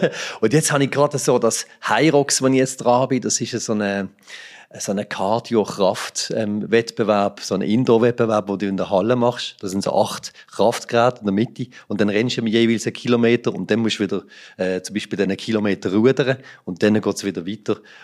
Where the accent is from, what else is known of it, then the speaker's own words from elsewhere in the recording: Allschwil, Basel-Landschaft, Switzerland; Das ist dort, wo ich herkomme, wo ich daheim bin. Nach 17 Jahren, wo ich jetzt ein bisschen, auch in der Region zwar, aber weiter weg war, ja, bauen wir jetzt dort.